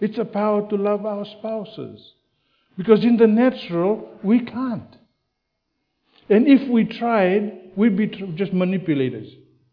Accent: Fiji; also born or lived in New Zealand; I grew up in Fiji and then I got saved in New Zealand, went back to Fiji.

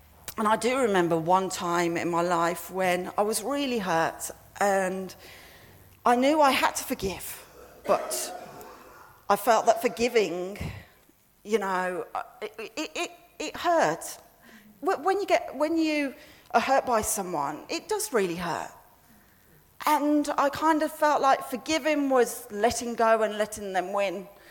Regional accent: England, United Kingdom; when I was growing up in England

